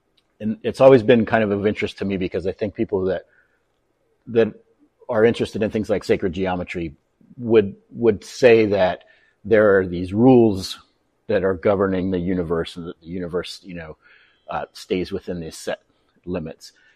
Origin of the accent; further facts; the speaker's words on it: Florida, United States; You know, I grew up in Florida, and to me, the interior of Florida was always my favorite part.